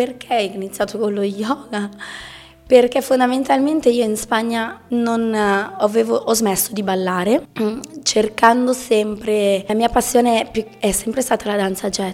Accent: Sesto San Giovanni, Lombardy, Italy; also born or lived in Milan; io sono nata a Milano, vissuto a Sesto San Giovanni.

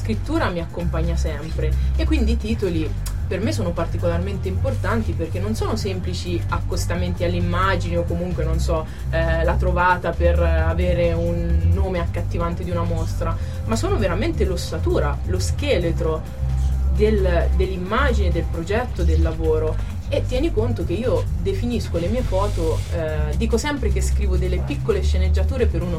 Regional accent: Rome, Lazio, Italy; now in Berlin, Germany; io vengo da Roma, cioè ho negli occhi città come Roma, come Firenze, la stessa Perugia

